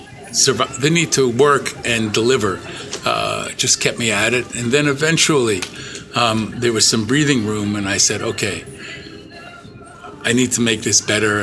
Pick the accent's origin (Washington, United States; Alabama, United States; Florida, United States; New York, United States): New York, United States; Bronx; I'm from the Bronx.